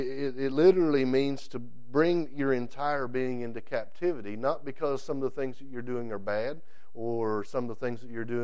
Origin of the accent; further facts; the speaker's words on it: United States; Just because I'm an American and not a Chinese does not mean it doesn't matter.